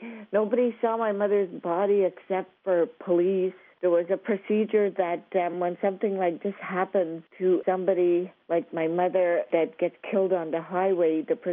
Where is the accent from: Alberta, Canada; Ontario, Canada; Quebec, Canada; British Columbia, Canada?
Quebec, Canada; I'm a grandmother from the Kittagong ZB First Nation Reserve in Quebec.